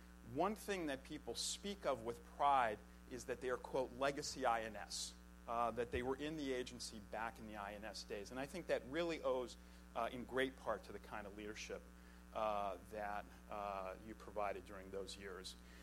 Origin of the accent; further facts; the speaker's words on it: Miami, Florida, United States; also born or lived in Brooklyn; And the Miami that I grew up, although I was born in Brooklyn, I actually grew up in Miami.